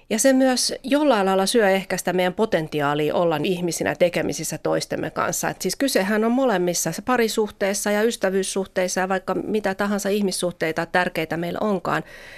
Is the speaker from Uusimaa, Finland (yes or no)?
yes; Helsinki, Uusimaa, Finland; en mä silti ole helsinkiläinen, mä oon stadilainen.